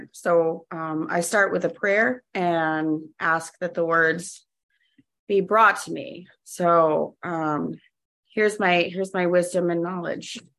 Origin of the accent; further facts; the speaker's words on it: Jacksonville, Florida, United States; We moved down to Florida when I was five. I grew up in Florida.